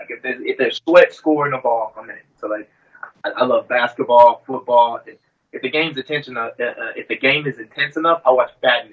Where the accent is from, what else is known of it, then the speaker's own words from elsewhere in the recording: Houston, Texas, United States; I'm originally from Houston, Texas.